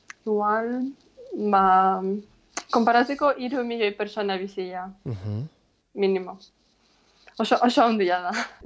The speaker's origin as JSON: {"language": "Basque", "town": "Ivankiv", "region": "Kyiv Oblast", "country": "Ukraine", "tie": "born or raised there", "second_language": "Basque", "moved": "yes", "said": "leno, bizi nintzen, Iban Kiben, berez han jaio nintzen"}